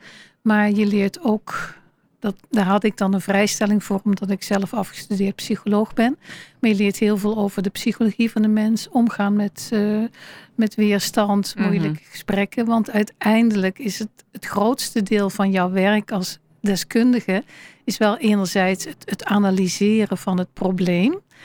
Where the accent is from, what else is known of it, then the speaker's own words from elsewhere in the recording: Netherlands; Ik ben Nederlandse.